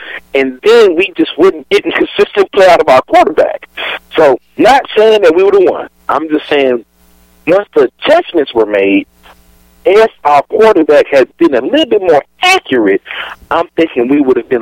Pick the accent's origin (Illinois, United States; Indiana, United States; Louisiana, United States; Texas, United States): Louisiana, United States; New Orleans; Everybody knows I'm from New Orleans. I'm a big Saints fan.